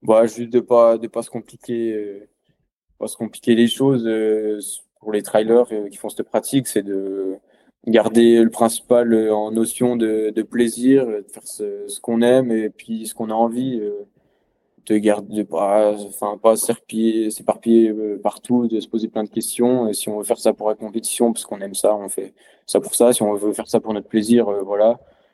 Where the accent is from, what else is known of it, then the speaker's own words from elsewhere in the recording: Bourgogne-Franche-Comté, France; Moi, je viens du Jura, une grosse averse de pluie, ça me va.